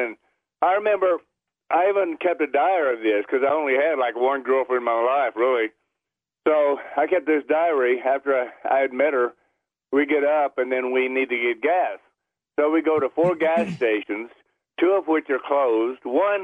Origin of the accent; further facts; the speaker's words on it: New Mexico, United States; In 1963, the high school band I was in went from New Mexico to the Coliseum and marched for a Rams-Colts game